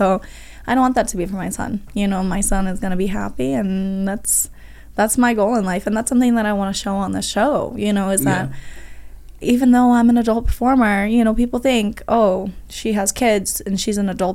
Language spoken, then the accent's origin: English; Colorado, United States; now in Las Vegas, United States; That's what I love about Vegas is the opportunity out here. I'm from Colorado where there's no opportunity. You know, you go skiing, you tip some cows, you know.